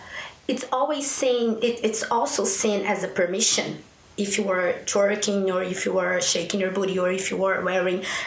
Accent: Bauru, São Paulo, Brazil; English is a second language; now in Dublin, Ireland; It was a coincidence. So it was like, oh, I'm from Bauru. I was like, oh, I'm from Bauru too.

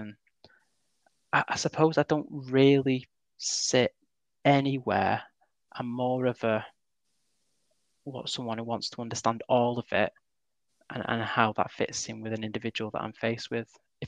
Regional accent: Manchester, North West England, United Kingdom; You know, I'm from Manchester

